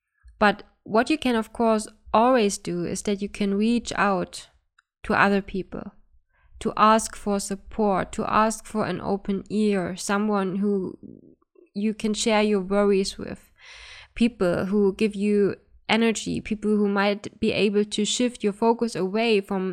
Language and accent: English; Germany; English is a second language; now in Helsinki, Finland; I could not go to my home country, Germany, to see my family for Christmas. So I've stayed alone in Helsinki